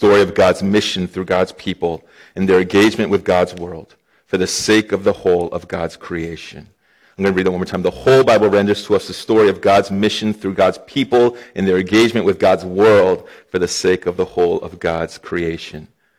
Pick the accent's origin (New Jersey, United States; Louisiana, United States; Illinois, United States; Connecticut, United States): Connecticut, United States; also born or lived in Boston; I come from Boston. I grew up in Connecticut, so all I heard was Yale and Harvard.